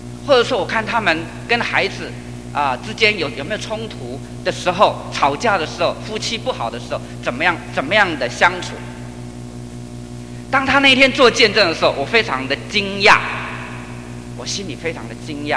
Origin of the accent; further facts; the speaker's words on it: Taiwan; now in Japan; 我是土生土长的台湾的年轻人，